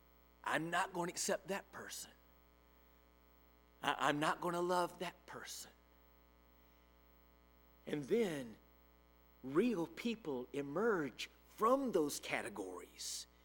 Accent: Alabama, United States; I grew up in Alabama in the 1960s, and I heard the church leaders around me say

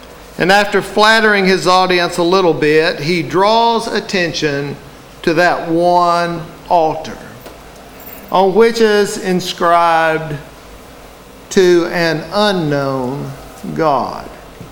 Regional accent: Georgia, United States; I was born and raised just outside Chickamauga National Military Park. And I spent a lot of my youth around and sometimes atop various statues and monuments.

